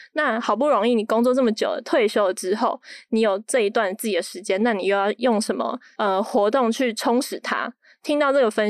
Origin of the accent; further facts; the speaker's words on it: Kaohsiung, Taiwan; 然后我们老家在高雄